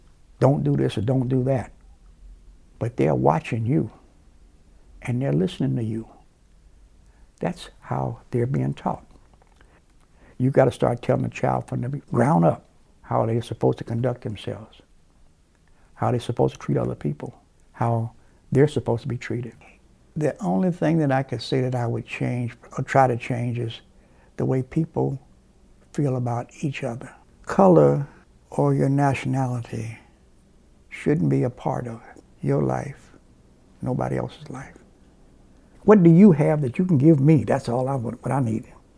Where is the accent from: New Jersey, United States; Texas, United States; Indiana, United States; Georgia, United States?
Indiana, United States; Gary; I grew up right here in Gary. I was born here in 1938. Gary used to be a bustling city.